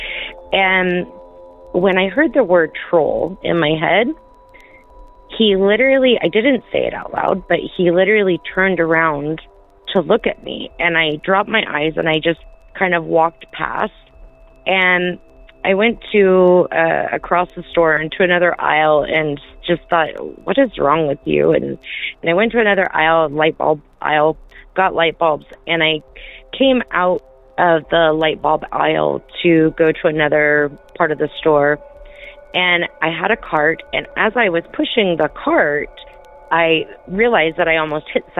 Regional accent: St. George, Utah, United States; I am from St. George, Utah.

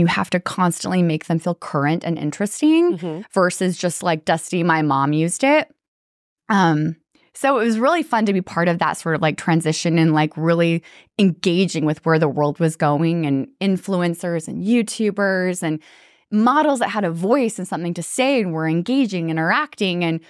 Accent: Utah, United States; And like my home, I'm from Utah. Everybody's friendly and nice and just like Austin.

